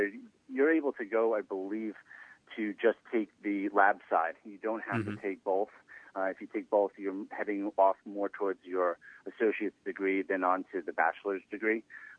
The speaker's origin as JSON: {"language": "English", "town": "New York City", "region": "New York", "country": "United States", "tie": "born or raised there", "said": "Before that, I spent most of my youth was growing up in New York City."}